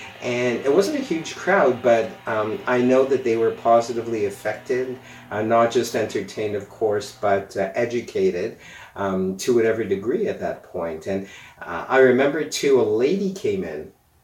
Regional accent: Montreal, Quebec, Canada; because I'm from Montreal

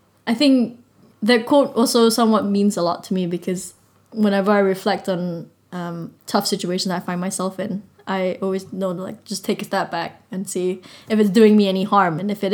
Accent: Malaysia; English is a second language; now in Brighton, United Kingdom; I'm from Malaysia, and so I study abroad. Yeah. I study abroad in Brighton, obviously.

